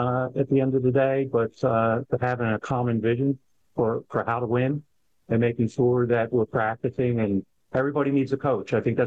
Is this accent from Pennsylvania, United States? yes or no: yes; Philadelphia, Pennsylvania, United States; also born or lived in Delaware County; I grew up in Philadelphia, and then later in life, through grade school in the Delaware County, which is the suburbs of Philadelphia. I'm the oldest of four.